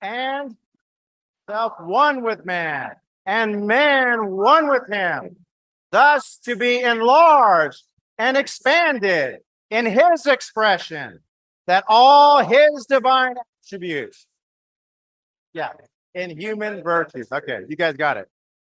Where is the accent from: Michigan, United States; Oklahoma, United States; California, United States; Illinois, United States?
Oklahoma, United States; I'm from Oklahoma, right in the middle of the United States.